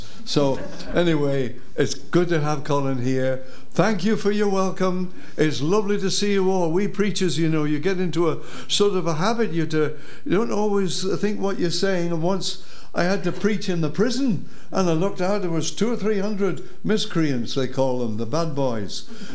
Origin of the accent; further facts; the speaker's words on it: South West England, United Kingdom; born there; now in England; But I don't come from the north of England. I come from the southwest. And I was born in... I'm not going to tell you when, but I was born in Devonshire.